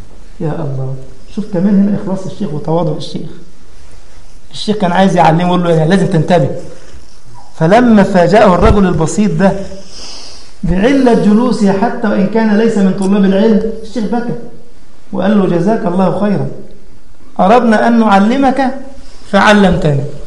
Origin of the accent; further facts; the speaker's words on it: Egypt; كان أحد الطلبة عندنا في مصر قال هذا بأسلوب آخر